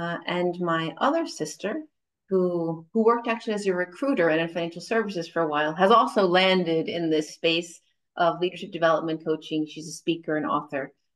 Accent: New York, United States; accent: New York; People thought my accent was funny because I was from New York and a lot of people from the South.

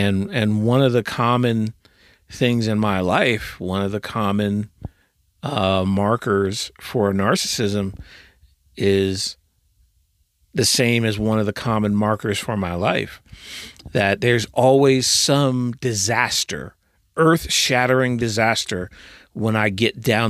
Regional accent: New Jersey, United States; I grew up in Jersey, so it was just home ownership was just never really on the table.

